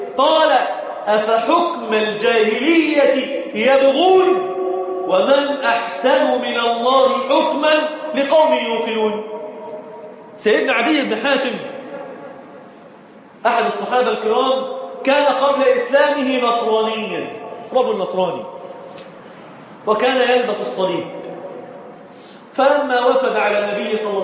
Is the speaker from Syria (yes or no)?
no; Egypt; عندنا في مصر في قانوننا المصري الزاني والزانية عقوبة ايه؟